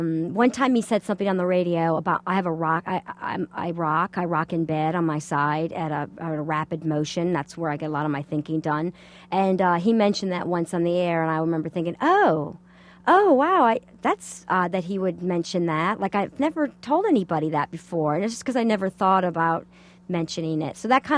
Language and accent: English; the South, United States; I grew up in the South, and there were hospitality shows that I was obsessed